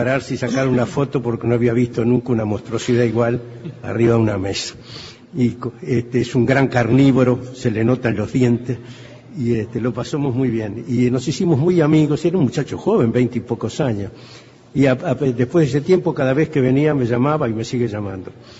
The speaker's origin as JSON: {"language": "Spanish", "region": "Valle del Cauca", "country": "Colombia", "said": "yo, que soy un vallista del Viejo Valle, siempre me he considerado extremadamente izquierdista."}